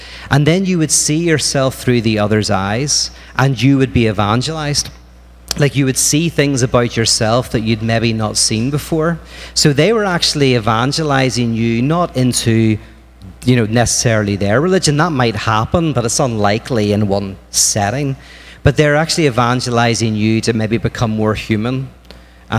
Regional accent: Northern Ireland, United Kingdom; And I grew up in Northern Ireland during kind of this thing called the Troubles.

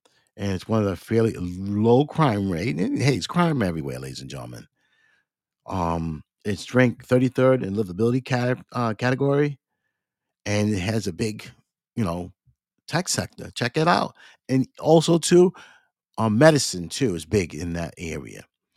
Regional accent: Jersey City, New Jersey, United States; This town is practically my hometown, Jersey City.

